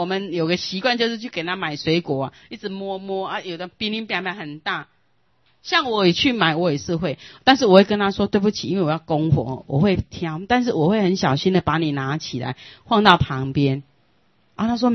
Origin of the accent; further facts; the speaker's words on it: Taiwan; 但我说的不一定是我们台湾人啦，因为我没有在现场